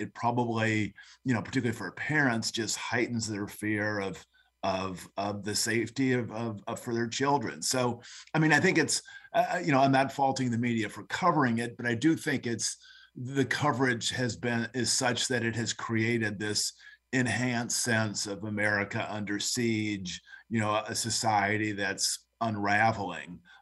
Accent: Peoria, Illinois, United States; I grew up in Peoria in more of a suburban environment where guns were not certainly part of our culture.

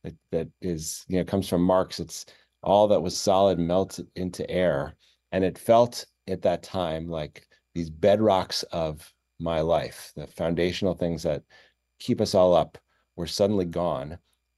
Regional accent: Chicago, Illinois, United States; And I'm from Chicago originally. Most of my family's in Illinois.

